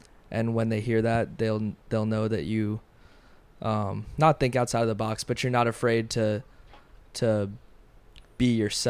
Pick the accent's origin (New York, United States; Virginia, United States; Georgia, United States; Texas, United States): Virginia, United States; Richmond; he noticed that I was from Richmond.